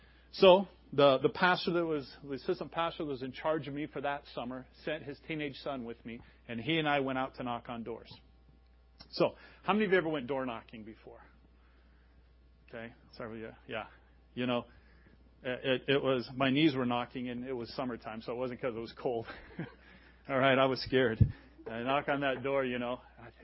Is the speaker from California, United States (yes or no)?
no; Des Moines, Iowa, United States; growing up in Des Moines, we have an inner city. It's not as big as Minneapolis's inner city, but it's an inner city. And it was the area of town where I was growing up.